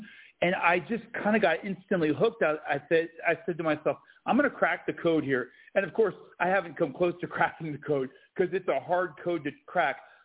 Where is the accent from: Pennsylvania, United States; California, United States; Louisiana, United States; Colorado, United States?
Colorado, United States; And what happens when you do that, and growing up in Colorado trying to be a mogul ski racer, your body starts to break down.